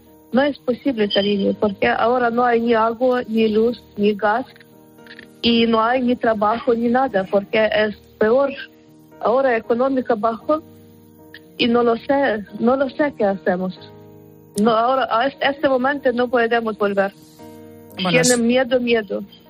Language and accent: Spanish; Brovary, Kyiv Oblast, Ukraine; Spanish is a second language; vivimos 12 kilómetros en Kiev, en Zbrovarij.